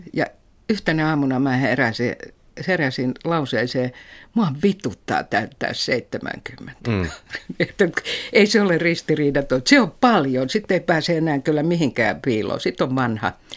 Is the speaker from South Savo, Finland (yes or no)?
no; Helsinki, Uusimaa, Finland; kun mä oon … niin kyllä mä tiedän.